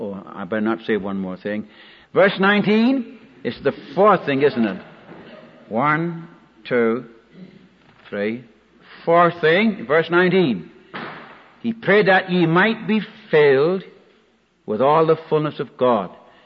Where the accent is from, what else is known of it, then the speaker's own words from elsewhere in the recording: Tacoma, Washington, United States; Of course, Tacoma being my hometown, it couldn't be Rainier, it was Tacoma.